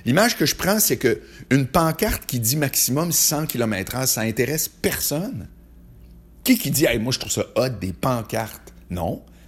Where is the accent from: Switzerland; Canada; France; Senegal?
Canada; Charlesbourg, Quebec; Moi, je viens de Charlebourg, OK? Faut-tu que j'en dise plus pour qu'on comprenne papa, maman, marié, catholique, baptême, blanc, francophone